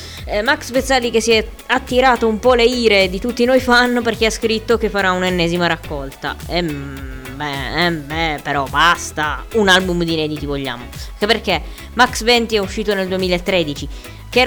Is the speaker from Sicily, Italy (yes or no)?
yes; Sicily, Italy; come me, perché io sono siciliana